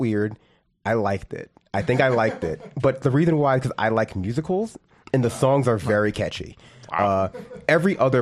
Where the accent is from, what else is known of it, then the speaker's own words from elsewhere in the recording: New York City, New York, United States; I grew up in New York City, so I remember when the commercials would come on TV all the time, like in the 90s.